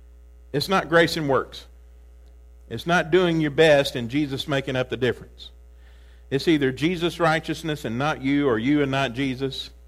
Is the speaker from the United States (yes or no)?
yes; Texas, United States; when I was raised up in Deep East Texas